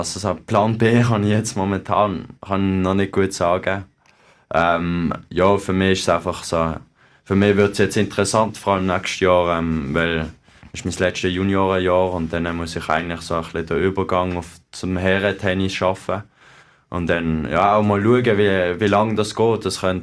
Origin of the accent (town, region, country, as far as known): Switzerland